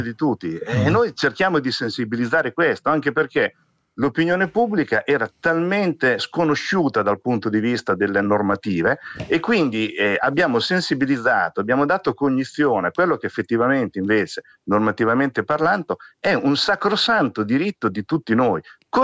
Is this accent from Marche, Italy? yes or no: no; Rimini, Emilia-Romagna, Italy; tipo Rimini, io sono di Rimini